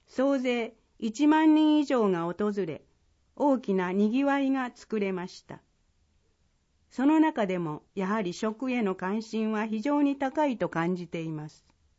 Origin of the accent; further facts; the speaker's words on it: Nagano, Japan; 私も長野県出身ですので、羽曳野の名産は恥ずかしながら詳しくありません。長野県はリンゴやブドウなどフルーツ王国なのですが